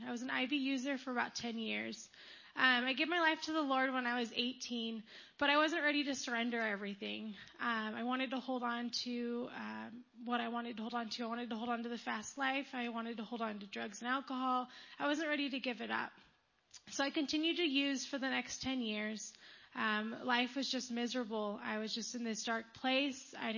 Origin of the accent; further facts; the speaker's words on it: Danville, California, United States; I was born and raised in Danville, California.